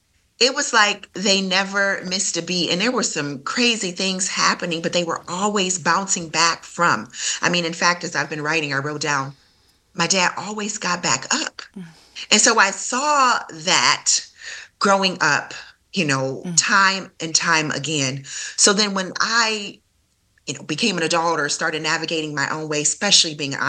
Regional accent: Toledo, Ohio, United States; So, as you mentioned … I'm born and raised in Toledo, Ohio.

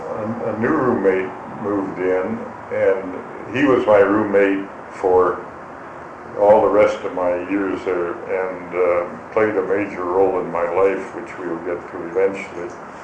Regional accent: South Dakota, United States; And I was from South Dakota, and South Dakota had no driver's license.

